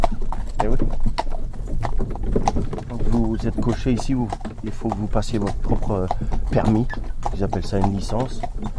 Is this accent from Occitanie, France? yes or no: no; Brittany, France; je suis breton.